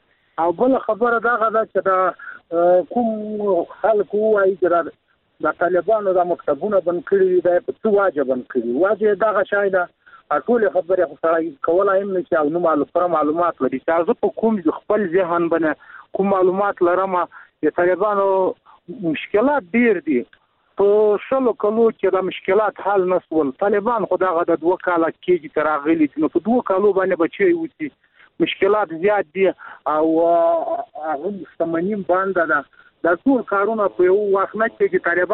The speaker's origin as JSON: {"language": "Pashto", "country": "Afghanistan", "said": "زه خپل افغان یم یا افغان بچای ما"}